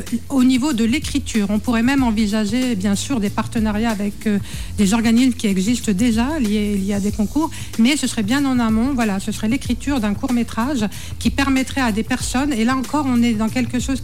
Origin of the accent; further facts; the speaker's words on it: Angoulême, Nouvelle-Aquitaine, France; also born or lived in Châteauroux; Moi, je suis née à Châteauroux, mais je suis venue quand j'avais quelques mois. Et en fait, je suis red dingue d'Angoulême.